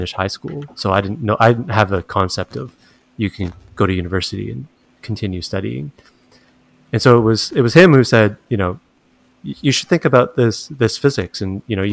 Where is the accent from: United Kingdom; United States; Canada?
Canada; Chatham, Ontario; defend my hometown. Chatham, Ontario.